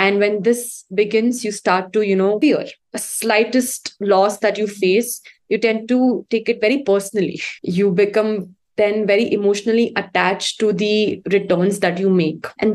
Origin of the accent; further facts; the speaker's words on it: India; English is a second language; Okay, so I'm from India. I currently stay in Bangalore.